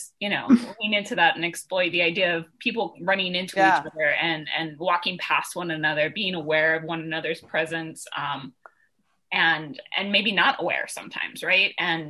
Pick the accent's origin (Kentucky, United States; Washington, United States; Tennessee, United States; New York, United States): Washington, United States; Seattle; I grew up in Seattle in the 80s, which is to say watching Ken Griffey Jr. in the Kingdom.